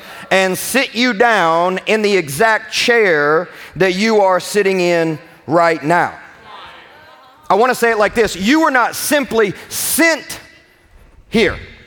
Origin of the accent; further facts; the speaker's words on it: Kentucky, United States; Because I often confuse the two words, being from Kentucky and all.